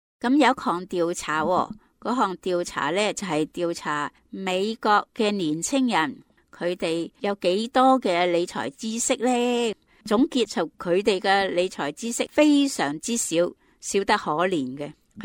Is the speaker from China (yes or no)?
yes; China; 我们中国人历来都崇尚勤力节俭的